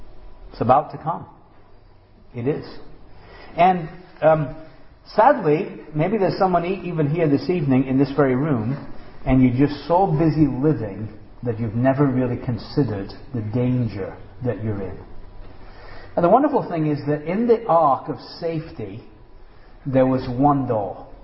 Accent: England, United Kingdom; I grew up in England, and I can tell you, I used to always be thankful that I lived in England, because nothing dramatic ever happened in England.

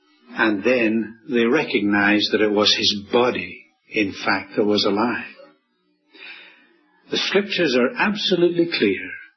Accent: Scotland, United Kingdom; I'm not from Missouri, but I'm a Scot

